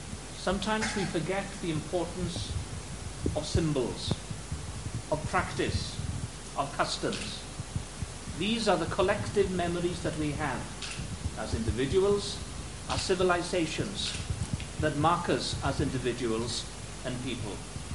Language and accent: English; Wales, United Kingdom; he was mindful of the importance of the cultural traditions that we, as Welsh, also share with colleagues across the world.